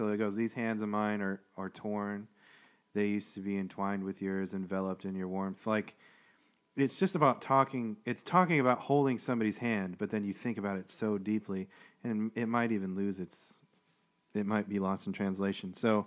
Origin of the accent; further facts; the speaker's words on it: California, United States; I'm from Southern California. I'm from a little town in Southern California. And my family's from L.A.